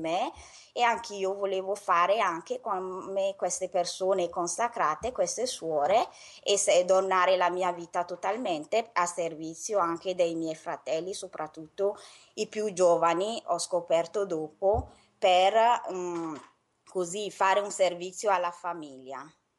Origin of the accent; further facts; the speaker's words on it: Togo; per poi tornare nel mio paese, il Togo, per aiutare soprattutto i giovani a costruire famiglie